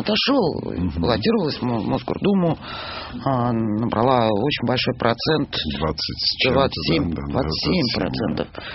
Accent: Moscow, Russia; Несмотря на то, что я москвичка коренная, это мой город, это моя страна.

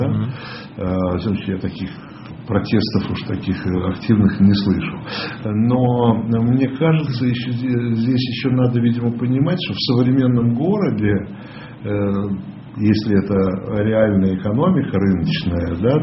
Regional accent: Moscow, Russia; я же как москвич могу вам точно это сказать

